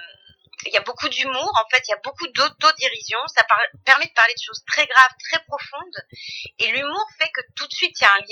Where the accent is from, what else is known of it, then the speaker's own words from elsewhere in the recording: Tulle, Nouvelle-Aquitaine, France; born there; Je suis né à Tulle.